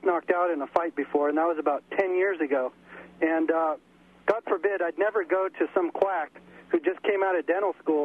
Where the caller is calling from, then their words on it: Arcadia, California, United States; I'm calling from Arcadia.